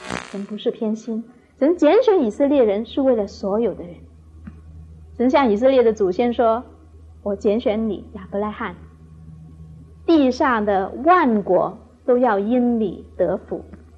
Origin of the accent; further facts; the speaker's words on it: China; 好，我们中国人，各位在这里，我们来自不同的地方，不同的背景